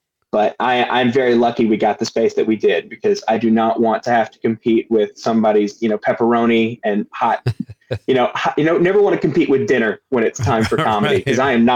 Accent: Georgia, United States; now in Wisconsin, United States; know, being a Wisconsinite now, having come from Georgia.

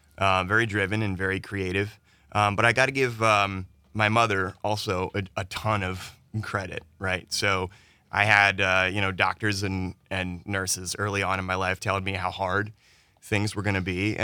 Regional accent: North Carolina, United States; traveling around from, you know, all over my home state of North Carolina to New York and Los Angeles and Canada and a little bit of Europe.

